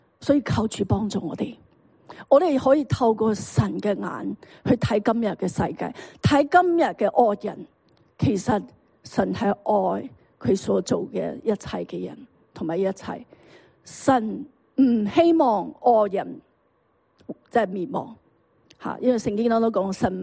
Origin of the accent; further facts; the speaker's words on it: China; 我哋都中国人都讲过一句说话吓